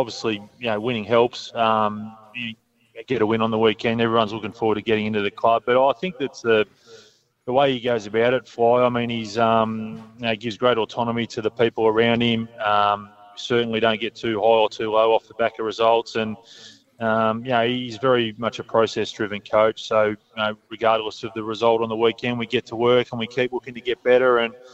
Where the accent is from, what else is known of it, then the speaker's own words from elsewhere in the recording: Mansfield, Victoria, Australia; it was a lot of fun growing up in Mansfield, playing sport, playing footy, a little bit of cricket, although I wasn't much of a cricketer